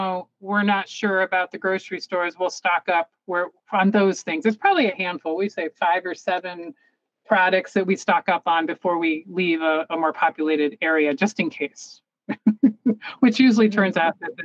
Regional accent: Tarpon Springs, Florida, United States; I grew up in Florida, in the Tarpon Springs area. I don't know if you've ever been down there. They have a huge Greek population in Tarpon Springs.

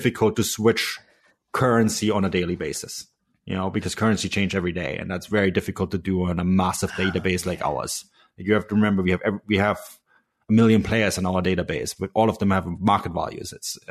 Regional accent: Munich, Bavaria, Germany; now in Canada; I'm from Munich, right? I have a very different outlook on things. And now I live on the Canadian West Coast.

